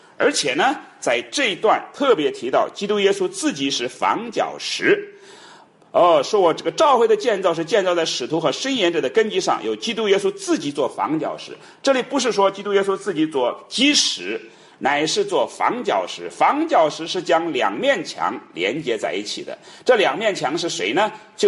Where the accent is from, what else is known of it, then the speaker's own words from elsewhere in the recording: China; 比如说，举个简单的例子，我们中国人吃饭是用筷子，西方人吃饭是用刀叉。